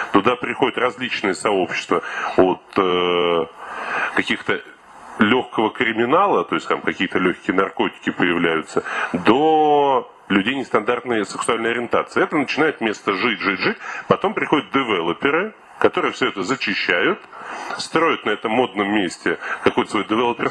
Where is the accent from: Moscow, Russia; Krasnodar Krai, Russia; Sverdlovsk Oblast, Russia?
Moscow, Russia; И что мы, как москвичи, как жители этого города, имеем на их право